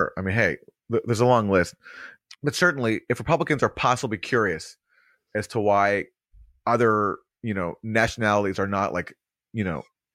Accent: Vancouver, British Columbia, Canada; I grew up in Vancouver, but it is true that culturally, Canada is very saturated with American culture.

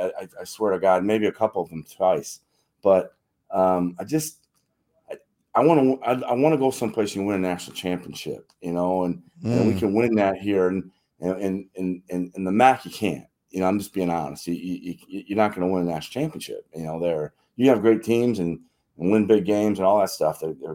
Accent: Rockford, Illinois, United States; I'm from Illinois, and I think Illinois State has to recruit Illinois, and I have a pretty good pedigree for that, because I recruited the city of Chicago for a long time when I was in the Big Ten. Of course, I'm from Rockford and not far from the Chicago area

